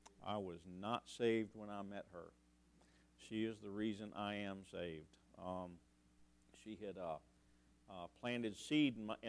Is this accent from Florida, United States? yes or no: no; Virginia Beach, Virginia, United States; We're from Virginia Beach, Virginia, and it is a pleasure to be down here.